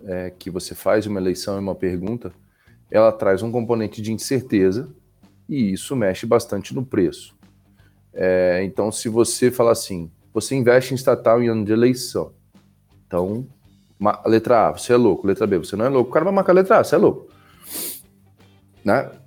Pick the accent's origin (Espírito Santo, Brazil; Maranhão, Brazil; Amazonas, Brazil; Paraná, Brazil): Espírito Santo, Brazil; São Gabriel da Palha; eu sou capixaba de São Gabriel da Palha, interior do Espírito Santo.